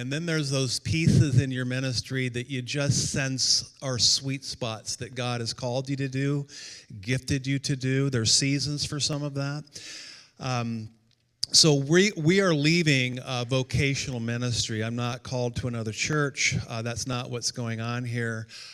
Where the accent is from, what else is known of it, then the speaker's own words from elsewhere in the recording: Winthrop, Washington, United States; I grew up in Winthrop, Washington, but we're going to be moving to Eastern Washington and living in Wenatchee.